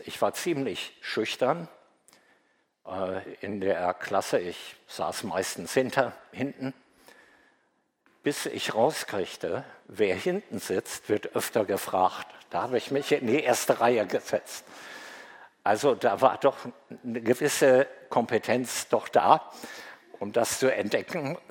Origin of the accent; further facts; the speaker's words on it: Northern Germany, Germany; born there; Vielleicht hört man das an meiner Sprache. Ich bin in Norddeutschland geboren.